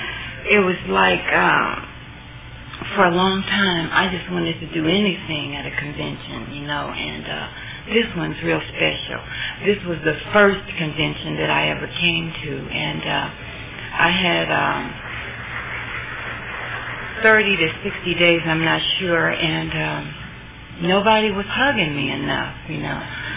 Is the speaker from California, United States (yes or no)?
yes; California, United States; And I'm from Riverside County.